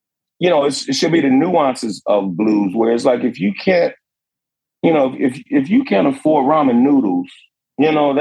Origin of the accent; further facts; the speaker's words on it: Chicago, Illinois, United States; I said, hey, I'm a bluesman from Chicago.